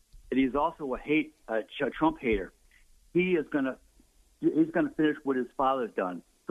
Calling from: Michigan, United States; from Michigan.

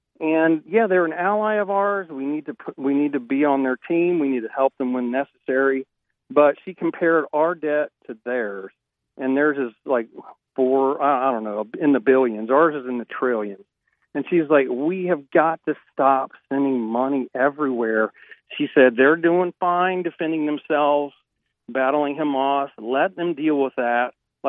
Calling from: Mooresville, North Carolina, United States; Hey, Todd, I'm calling from Mooresville, North Carolina.

